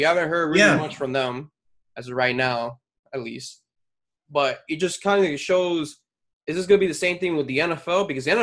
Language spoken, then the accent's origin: English; Florida, United States; That's how Floridian Picks works, and we're from Florida